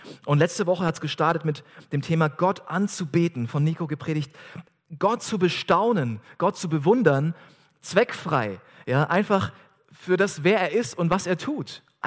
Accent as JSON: {"language": "German", "region": "Southern Germany", "country": "Germany", "tie": "born or raised there", "said": "In meiner Heimatgemeinde als Jugendlicher in Süddeutschland"}